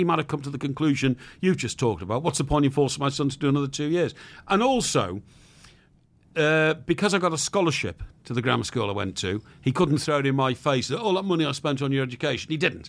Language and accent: English; Chester, North West England, United Kingdom; Even when I was sort of 18 and I was in Chester, my hometown, before I went to university